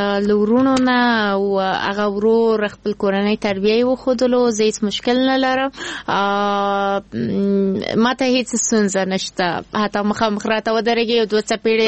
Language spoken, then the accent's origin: Pashto; Afghanistan; زه بیا ورته وایم زه د افغانستان یم